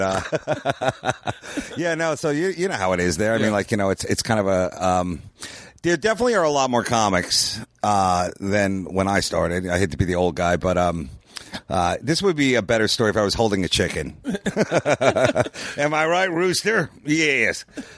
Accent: New York City, New York, United States; No, I'm from Queens.

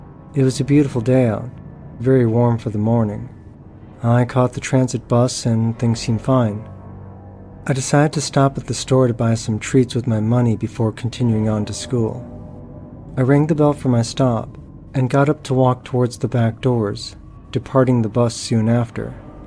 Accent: Calgary, Alberta, Canada; I'm from Calgary, Alberta. I've been around for 40 plus years.

